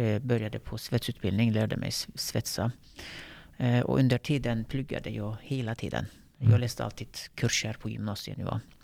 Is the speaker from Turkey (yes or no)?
yes; Kullo, Konya, Turkey; moved away as an adult; now in Sweden; Jag är född och uppvuxen i Turkiet. Kullo, en liten landsbygdsort i Konya. Det är inte längre landsbygd, man kan inte säga det, inte riktigt som förr, men ja, jag gick ut gymnasiet där. Efter gymnasiet flyttade jag till Sverige